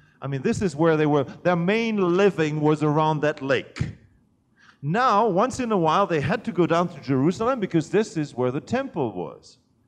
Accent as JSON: {"language": "English", "country": "Belgium", "said": "Now, I come from Belgium."}